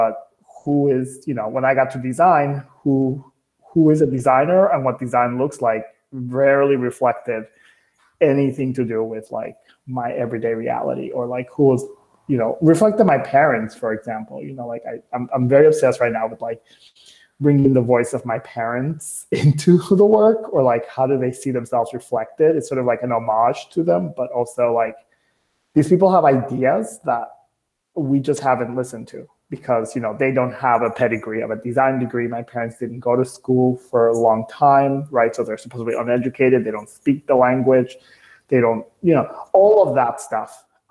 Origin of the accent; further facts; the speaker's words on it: New York City, New York, United States; also born or lived in Dominican Republic; And then I grew up in New York City because I left the Dominican Republic when I was very small. I grew up in New York City with immigrant parents